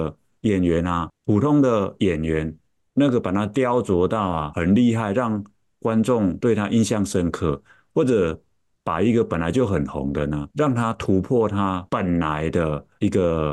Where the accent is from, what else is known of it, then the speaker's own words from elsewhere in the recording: Taiwan; 我们台语叫做溃靠，你看这个溃靠，我们土生土长的台湾人，一听就知道那是什么意思。